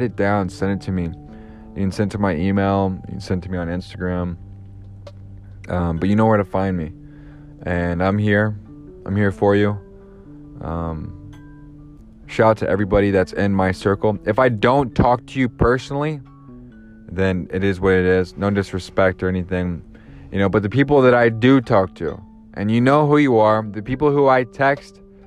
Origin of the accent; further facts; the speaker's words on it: Georgia, United States; born there; also born or lived in Alabama; I've lived in this South my entire life. I lived in Alabama. I was born in Georgia.